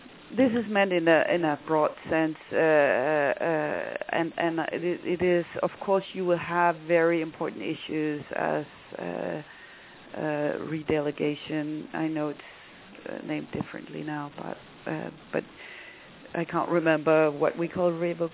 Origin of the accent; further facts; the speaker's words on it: Denmark; English is a second language; because I come from Denmark